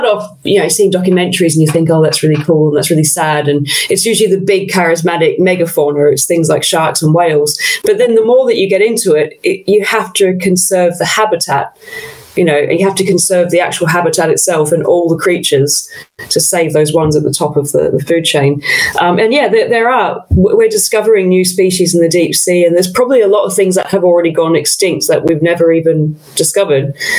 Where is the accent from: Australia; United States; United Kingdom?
Australia; New South Wales; Basically, when I was a child, I grew up in the Blue Mountains in Australia